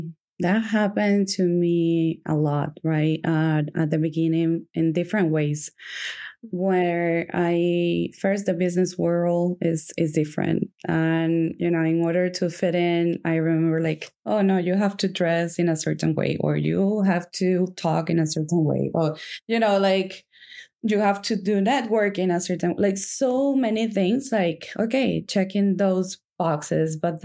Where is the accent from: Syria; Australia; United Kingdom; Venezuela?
Venezuela; English is a second language; moved away as an adult; now in United States; I come from Venezuela. I've been in the U.S. At that time, it was like 15 years. Now I'm being here for 22. But I have an accent